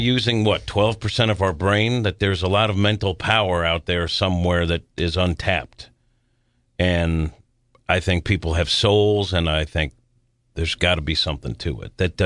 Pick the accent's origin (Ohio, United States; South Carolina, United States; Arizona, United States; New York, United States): New York, United States; South Nyack; there's this one house where I grew up in South Nyack, New York, that is famous for being haunted. It might be Central Nyack, but it's in the Nyack area proper.